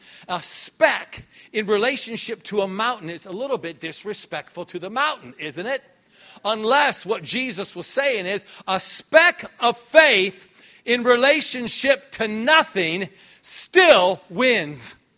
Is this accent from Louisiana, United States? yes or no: no; New York, United States; So we got on each other's case all the time because I'm from New York, you know, he's from El Dorado, Arkansas.